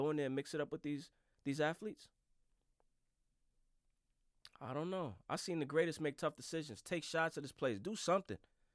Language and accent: English; Brooklyn, New York, United States; I grew up in Brooklyn, New York. I had a front row seat to the Yankee dynasty.